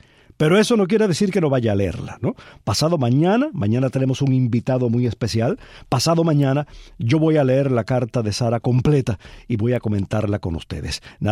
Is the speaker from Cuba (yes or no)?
yes; Palma Soriano, Santiago de Cuba, Cuba; asomarme al paisaje de mi tierra. Y cuando digo de mi tierra, no solo me refiero a Cuba, sino a Palma Soriano, al campo que rodea Palma Soriano